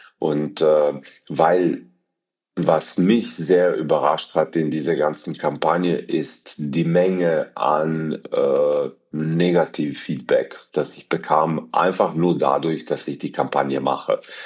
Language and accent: German; Croatia; seine Eltern kommen aber aus demselben Ort, wo ich herkomme, aus Kroatien.